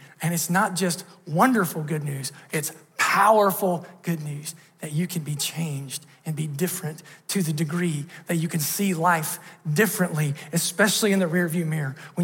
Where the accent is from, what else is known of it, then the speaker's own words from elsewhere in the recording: Ohio, United States; A little church that I grew up in Southern Ohio, I know the song that they're singing this morning.